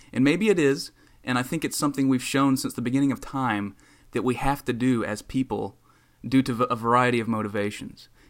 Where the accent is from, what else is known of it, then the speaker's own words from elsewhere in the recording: the South, United States; You know, I've said it before, as a Southerner, there's something about the film that just rings as fake.